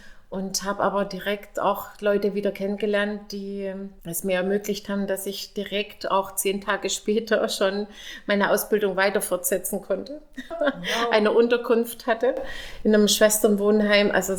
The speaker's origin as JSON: {"language": "German", "region": "East Germany", "country": "Germany", "said": "Ich komme ja aus dem Osten, ja, wie gesagt."}